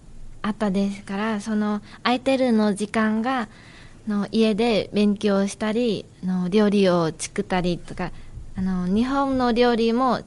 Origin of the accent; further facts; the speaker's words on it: Vietnam; Japanese is a second language; 出身がベトナムです。